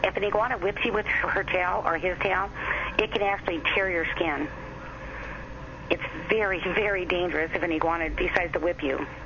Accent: Nebraska, United States; also born or lived in California; I was raised in Nebraska and California.

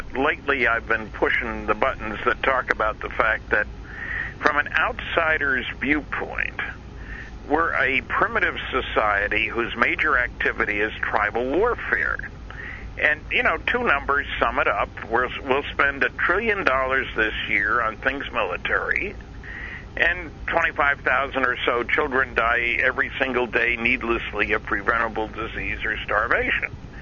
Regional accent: United States; now in Canada; I'm an American living in Canada, and now I'm a dual citizen.

